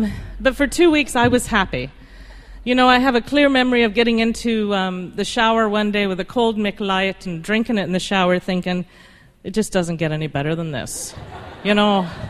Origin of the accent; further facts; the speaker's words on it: London, United Kingdom; born there; I was born in London.